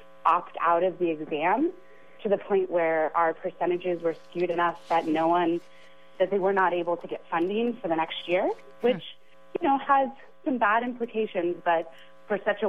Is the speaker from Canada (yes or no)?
no; California, United States; I'm originally from Marin County, which is obviously a very wealthy and privileged county.